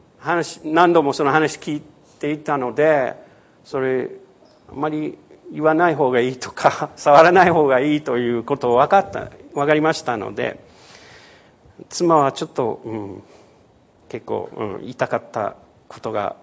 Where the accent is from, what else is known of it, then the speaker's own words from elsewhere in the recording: United States; 平和どのぐらい大切かということ、アメリカ人として、妻も日本人であるから、両サイドからいろいろよく考えます。